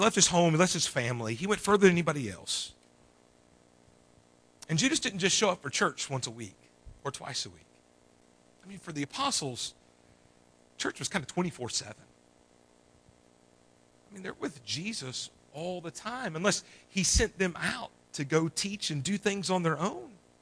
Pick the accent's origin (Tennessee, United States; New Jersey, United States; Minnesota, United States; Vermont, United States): Tennessee, United States; I mean, I'm from Tennessee, so I'm kind of that guy in a foreign land.